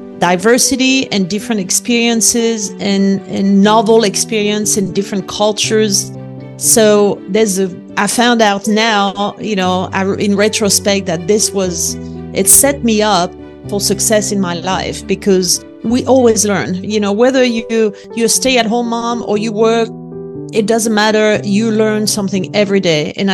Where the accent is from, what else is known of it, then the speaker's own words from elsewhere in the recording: Lyon, Auvergne-Rhône-Alpes, France; accent: French; English is a second language; I was born and raised in France, as I'm sure your audience will pick up on my French accent very quickly. Oh. And I had a very easy, happy childhood living in the southeast of France, in Lyon